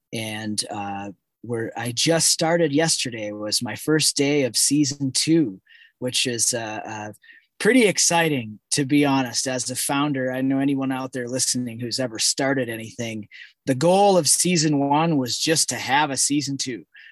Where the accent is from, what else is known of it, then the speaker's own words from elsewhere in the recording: Wisconsin, United States; moved away as an adult; now in Sandpoint, United States; I grew up in Wisconsin, moved to Idaho when I was 18